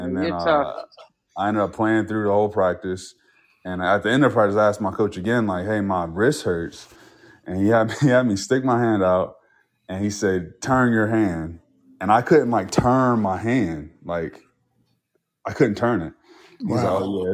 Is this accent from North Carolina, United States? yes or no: yes; Robertsonville, North Carolina, United States; So I was actually born in Wilmington, North Carolina. I was raised in Robertsonville, North Carolina, which is about, 10 miles from Wilmington.